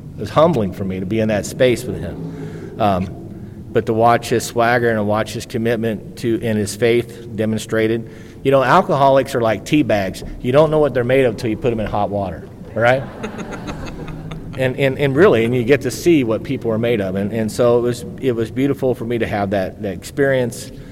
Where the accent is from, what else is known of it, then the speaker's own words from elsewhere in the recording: St. Louis, Missouri, United States; I'm from St. Louis, Missouri, and my home group is AA on the Rocks.